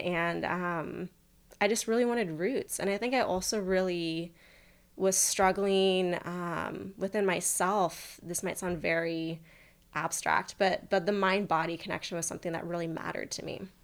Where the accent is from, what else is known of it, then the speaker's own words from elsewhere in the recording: California, United States; I grew up in Marin County. There's so much in Marin County, so much in the Bay Area